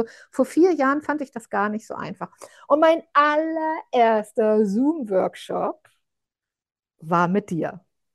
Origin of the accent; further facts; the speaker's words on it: Northern Germany, Germany; now in Berlin, Germany; ich komme aus der Wunder, also aus dem Norden, bin aber nach Berlin gekommen